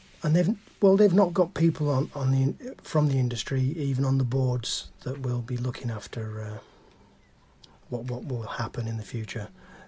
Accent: Wolverhampton, West Midlands, United Kingdom; I was born in Wolverhampton, where Enoch Powell was, and therefore growing up with lots of Powellites around me.

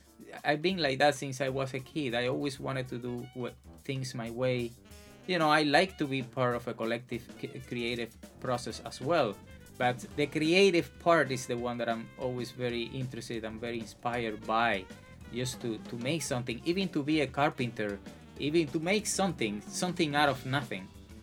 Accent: Cuba; I'm going to have a lot of influence from where I come from Cuban music.

